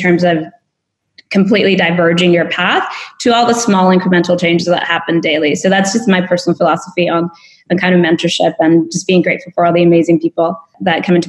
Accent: Hollister, California, United States; now in Silicon Valley, United States; Yeah, so I grew up in a small town, Hollister.

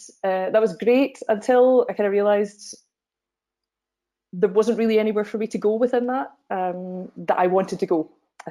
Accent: Coatbridge, Scotland, United Kingdom; I'm from Coatbridge. I grew up in Coatbridge and a beautiful part of the west of Scotland.

